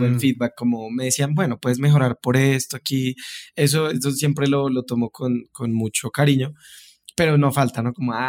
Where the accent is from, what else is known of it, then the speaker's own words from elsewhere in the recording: Colombia; yo soy de Colombia y todos sabemos que en Colombia tenemos un estereotipo desde los 80